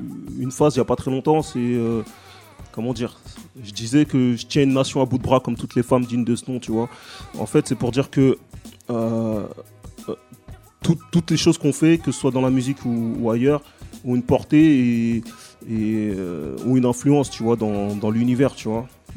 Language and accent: French; Togo; Moi, je suis originaire du Togo, ça se trouve dans le golfe de Guinée, entre le Bénin et la Côte d'Ivoire.